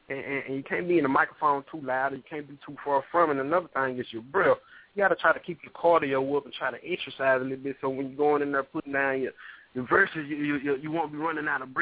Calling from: Hazen, Mississippi, United States; I'm calling in from Hazen, Mississippi.

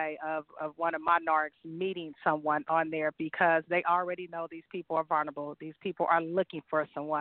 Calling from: California, United States; I'm calling from the Bay Area.

